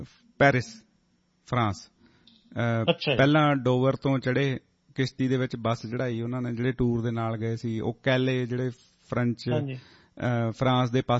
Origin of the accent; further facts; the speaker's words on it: Punjab, India; ਕਹਿੰਦੇ ਤੂੰ ਇੰਡੀਆ ਤੋਂ ਕਿੱਥੋਂ ਆ? ਮੈਂ ਕਿਹਾ ਮੈਂ ਪੰਜਾਬ ਤੋਂ।